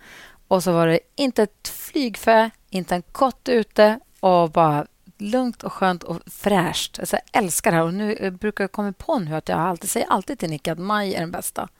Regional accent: Luleå, Norrbotten County, Sweden; Alltså grejen är, jag är uppvuxen i Luleå.

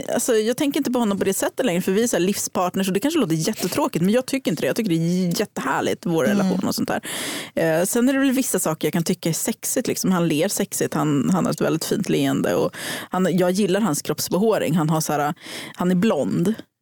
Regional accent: Hudiksvall, Gävleborg County, Sweden; Jag kom från Hudiksvall

